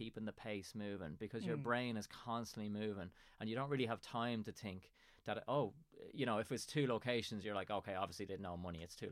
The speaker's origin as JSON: {"language": "English", "town": "Drogheda", "region": "Leinster", "country": "Ireland", "lives_now": "Dundalk, Ireland", "said": "I live in Dundalk and I'm originally from Drogheda."}